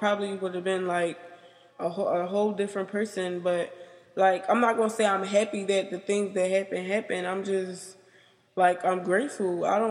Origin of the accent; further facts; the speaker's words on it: United States; born there; my mom is Liberian, my dad is Liberian, but I was born in the United States.